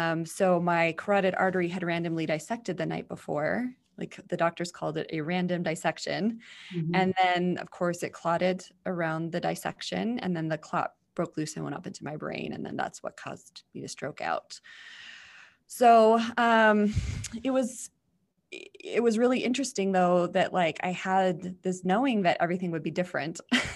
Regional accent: Twin Falls, Idaho, United States; I was living in my hometown of Twin Falls, Idaho, here in the States, and I wasn't happy.

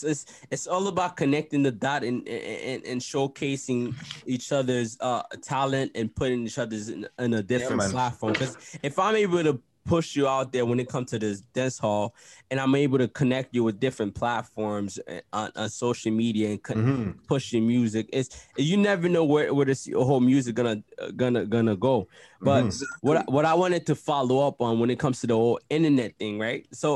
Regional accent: Haiti; I'm from Haiti myself. I'm from Haiti, right? So I'm from the Caribbean.

